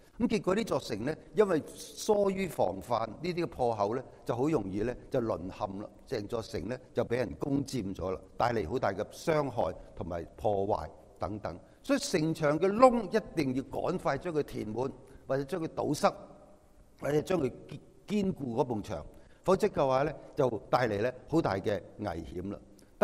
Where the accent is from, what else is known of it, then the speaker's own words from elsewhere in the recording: Guangdong, China; 我哋广东人就好讲嘢好传神噶嘛